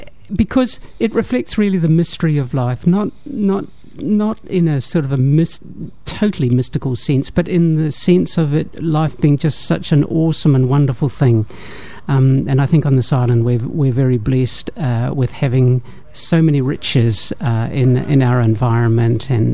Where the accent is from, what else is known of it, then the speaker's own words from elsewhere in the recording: Orakei, Auckland, New Zealand; also born or lived in Hastings; I'm very much a state house kid. I grew up in Oraki.